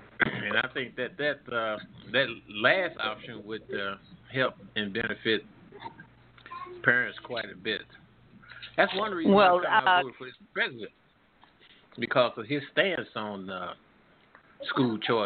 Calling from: Midwest, United States; calling from the Midwest.

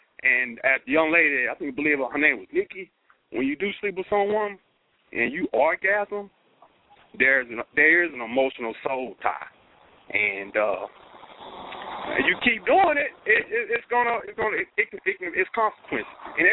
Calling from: Houston, Texas, United States; I'm calling from Houston.

